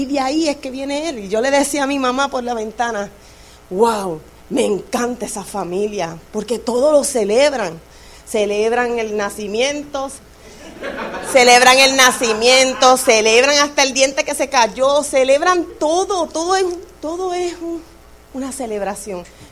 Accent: Puerto Rico; Pues el que si es alguien de Puerto Rico, yo vengo de un residencial público. Un residencial público en mi país, pues es gente de escasos recursos o ninguno, que te dan un apartamento.

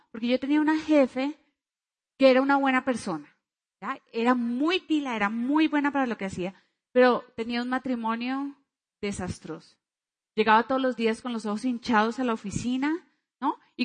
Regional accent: Cali, Valle del Cauca, Colombia; Yo soy caleña, bueno.

